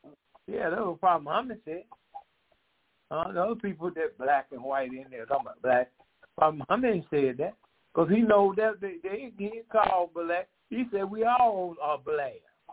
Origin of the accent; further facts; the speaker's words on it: Puerto Rico; I'm from Puerto Rico. I'm a human being.